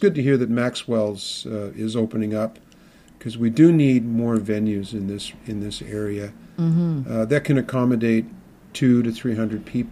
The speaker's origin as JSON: {"language": "English", "town": "Halifax", "region": "Nova Scotia", "country": "Canada", "moved": "as an adult", "lives_now": "Kitchener, Canada", "said": "No, I'm originally from Halifax, Nova Scotia."}